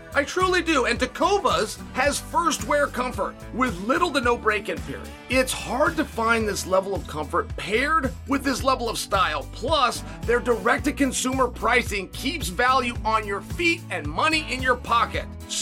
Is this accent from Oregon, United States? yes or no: yes; Portland, Oregon, United States; here in my hometown, it's 120 degrees, which represents the single all-time high that Portland's ever seen.